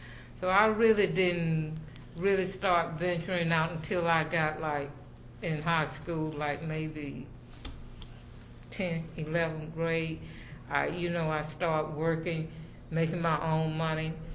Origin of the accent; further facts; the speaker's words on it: Scottsdale, Arizona, United States; I'm born and raised in Scottsdale.